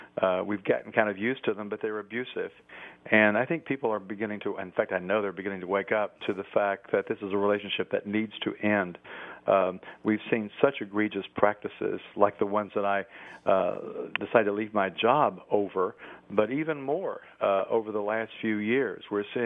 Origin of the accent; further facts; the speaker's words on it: Tennessee, United States; I was a newspaper reporter in my home state of Tennessee